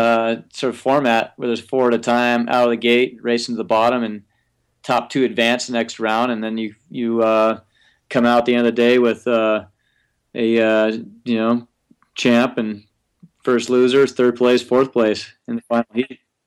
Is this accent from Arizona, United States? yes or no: no; Tahoe, California, United States; I grew up skiing in Tahoe